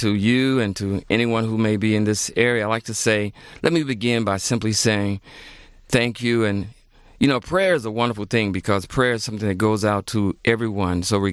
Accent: Detroit, Michigan, United States; You know, I grew up in Detroit, Michigan

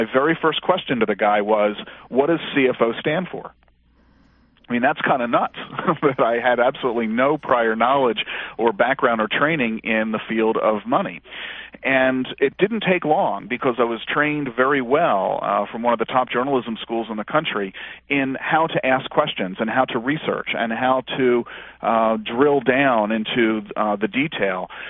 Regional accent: Cherry Hill, New Jersey, United States; I grew up in Cherry Hill, New Jersey, a suburb outside of Philadelphia that grew up in post-war suburbia, and had a very pleasant childhood.

